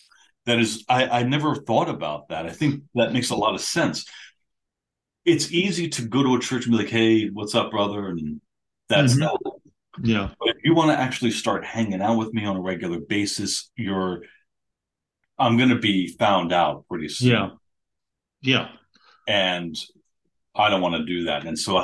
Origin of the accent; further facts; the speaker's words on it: Valley Stream, New York, United States; Turns out he grew up in Valley Stream, I grew up in Valley Stream.